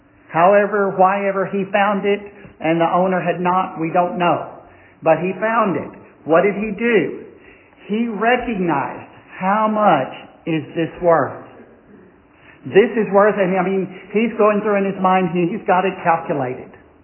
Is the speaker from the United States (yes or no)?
yes; Texas, United States; and I'm a Texan. I love Texas.